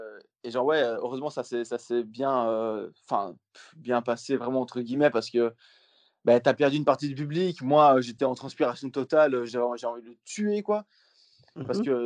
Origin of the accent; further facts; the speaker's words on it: Belgium; je dis ouais, je suis belge en fait, tu vois.